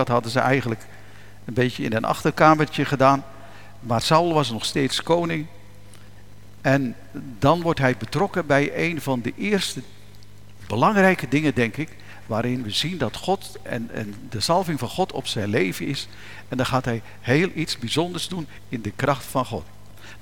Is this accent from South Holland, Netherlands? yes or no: no; Leerdam, Utrecht, Netherlands; ik kom uit Leerdam, is vlakbij.